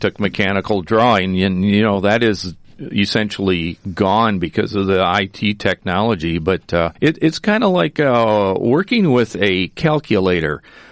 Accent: Wisconsin, United States; I'm originally from Wisconsin

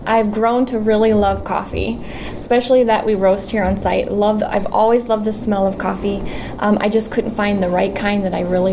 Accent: Britt, Iowa, United States; now in Gilbert, United States; I'm from originally from Britt, Iowa, but we've lived here in Gilbert, Iowa for 22 years now, I think.

